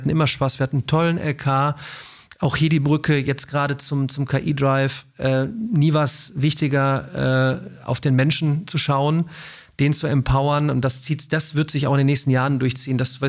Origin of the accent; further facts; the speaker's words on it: Remscheid, North Rhine-Westphalia, Germany; Ich komme ja praktisch aus dem Dorf. Ne? Also ich bin der Junge aus Remscheid